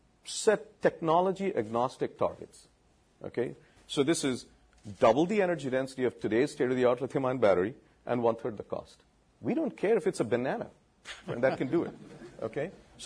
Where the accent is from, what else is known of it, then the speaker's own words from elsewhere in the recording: California, United States; I'm from the Silicon Valley, so I know exactly what they're trying to do.